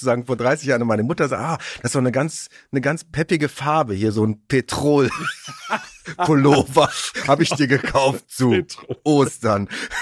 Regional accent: North Rhine-Westphalia, Germany; Ich komme ja aus dem Rhein-Sieg-Kreis. Ich komme ja aus dem Rheinland

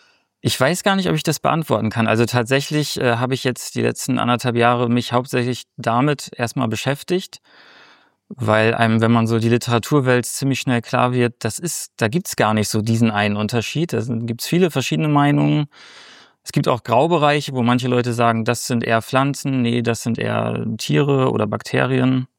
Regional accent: Berlin, Germany; ich als Berliner bin nicht oft im Buchenwald

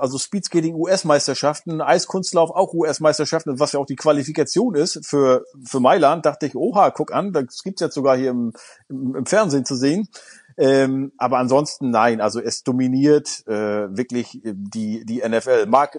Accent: Germany; da sind wir Deutsche, aber auch, wir sind ja auch mit Medaillenspiegel aufgewachsen

